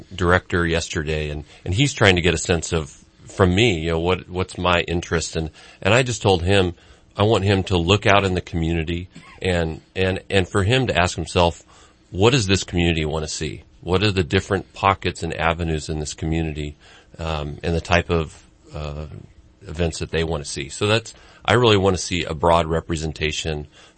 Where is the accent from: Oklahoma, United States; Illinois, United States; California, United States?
California, United States; Chico; Before that, I'm from Chico. I was born and raised in Chico, went to Chico State.